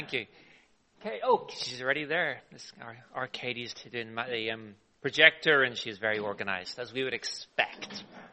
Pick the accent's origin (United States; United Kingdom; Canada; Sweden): United Kingdom; Northern Ireland; And when I grew up in Northern Ireland, everything was black and white.